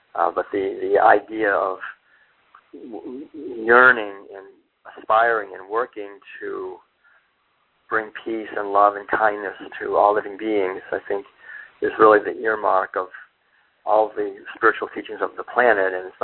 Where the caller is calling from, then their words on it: Cincinnati, Ohio, United States; So I'm calling from Cincinnati, and that's an unusual situation because normally, as you all probably are aware, we're based out in Northern California.